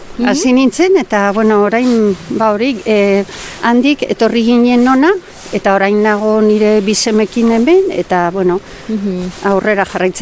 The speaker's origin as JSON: {"language": "Basque", "town": "San Sebastián", "region": "Basque Country", "country": "Spain", "said": "aitak ere, ba, eramaten ninduen, ba, ikustera ardiak, ni Donostiakoa naiz."}